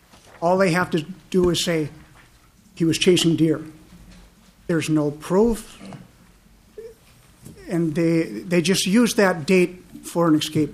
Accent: Stansfield, Minnesota, United States; from Stansfield, Minnesota.

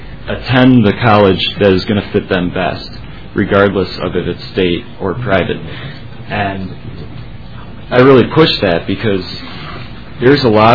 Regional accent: Wisconsin, United States; I'm from Wisconsin, but if I were in Minnesota, I would probably fall outside the requirements of receiving the state grant.

